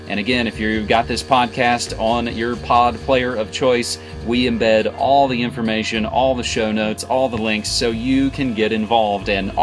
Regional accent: West Virginia, United States; I'm in my hometown in southern West Virginia.

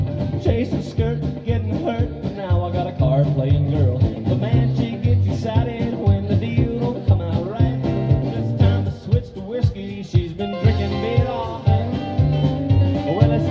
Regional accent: Canada; You do realize we're from Canada, right? We're a long way from home, man.

